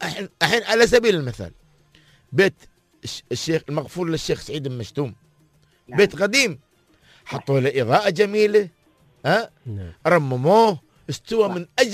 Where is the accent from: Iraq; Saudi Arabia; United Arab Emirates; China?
United Arab Emirates